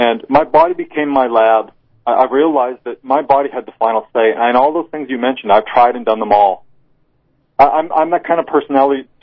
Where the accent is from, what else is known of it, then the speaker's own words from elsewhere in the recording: Transcona, Manitoba, Canada; I was brought up in Transcona, and I lived there till I was 17